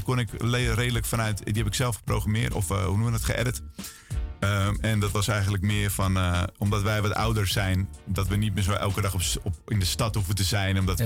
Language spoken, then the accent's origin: Dutch; North Holland, Netherlands; We komen uit West-Friesland, we houden van een borreltje.